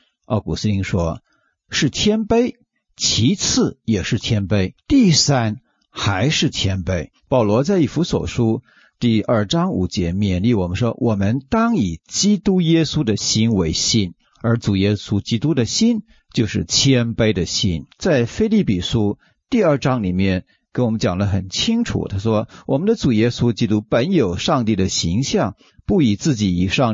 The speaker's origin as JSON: {"language": "Chinese", "country": "China", "said": "甚至我们中国人也慢慢的向西方学习，向西方靠拢，喜欢表达自我。"}